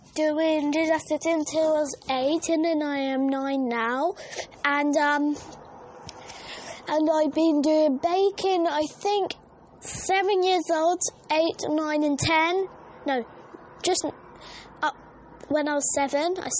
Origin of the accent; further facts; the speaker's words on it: Chertsey, South East England, United Kingdom; born there; I am from I was born in Chertsey.